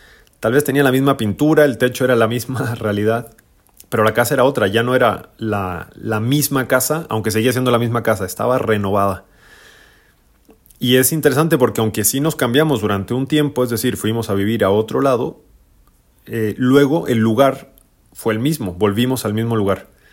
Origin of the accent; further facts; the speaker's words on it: Chile; moved away as an adult; now in Guadalajara, Mexico; soy legionario de Cristo, chileno, tengo 35 años de vida y actualmente vivo en Guadalajara desde más o menos 4 años y medio, ya para 5 años